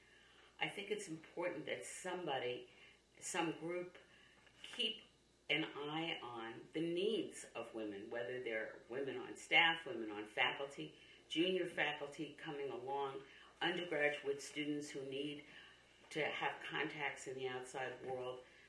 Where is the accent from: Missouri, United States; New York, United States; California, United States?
New York, United States; New York City; I grew up in the Bronx, New York, in a small, very ethnic community.